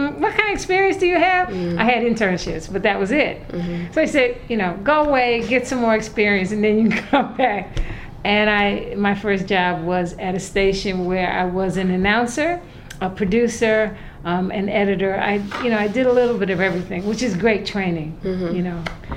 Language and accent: English; New York City, New York, United States; growing up in New York City, which is, you know, the top media market in this country